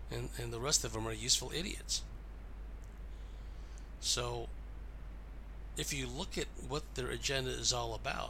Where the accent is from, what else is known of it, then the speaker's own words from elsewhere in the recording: San Jose, California, United States; I mean, I grew up in San Jose, California, surrounded by Democrats.